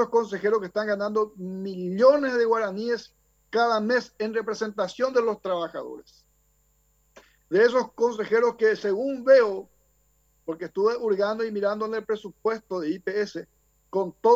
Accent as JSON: {"language": "Spanish", "country": "Paraguay", "said": "muchas consultas que queremos hacerlo como ciudadanos paraguayos"}